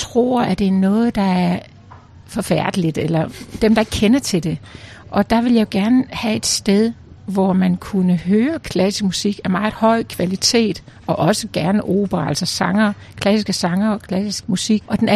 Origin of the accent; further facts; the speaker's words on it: Region of Southern Denmark, Denmark; accent: Funen; bortset fra mit fynske jo, så kommer jeg mere fra Nordsjælland af, hvor min første mand boede, vi boede.